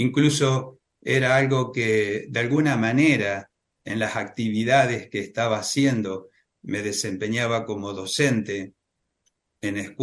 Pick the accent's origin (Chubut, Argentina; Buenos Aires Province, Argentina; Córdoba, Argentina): Buenos Aires Province, Argentina; Nueve de Julio; Acá en el interior, el mate, no soy de Capital Federal, de 9 de julio, provincia de Buenos Aires.